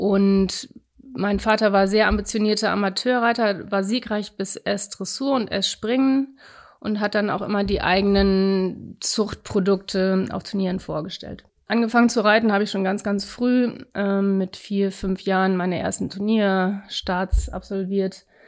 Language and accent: German; Goch, North Rhine-Westphalia, Germany; Ich bin im Rheinland aufgewachsen, genauer gesagt in Goch am Niederrhein.